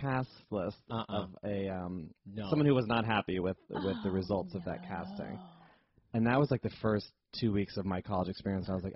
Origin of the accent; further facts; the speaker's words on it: New Jersey, United States; So I grew up in New Jersey and started doing theater at a young age.